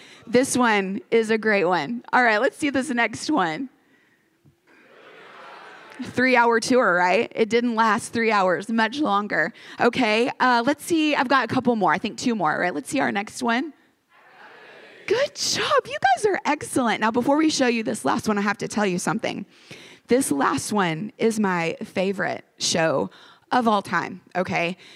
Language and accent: English; Texas, United States; also born or lived in Arkansas; I am from Texas and Arkansas. These are my people.